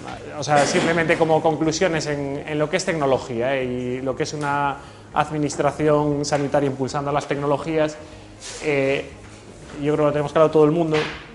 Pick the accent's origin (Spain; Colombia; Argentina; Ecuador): Spain; Lugo, Galicia; En una zona en el Caurel, que yo tengo mucho cariño, que soy de Lugo, ¿no?